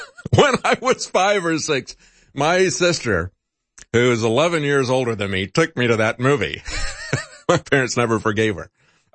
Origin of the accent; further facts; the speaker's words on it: Tampa, Florida, United States; I grew up in Tampa.